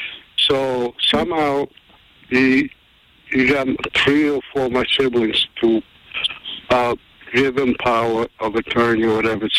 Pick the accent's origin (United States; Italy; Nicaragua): Italy; moved away; my mom, she's an illiterate, okay, we came from Italy, and she doesn't even know how to read or write.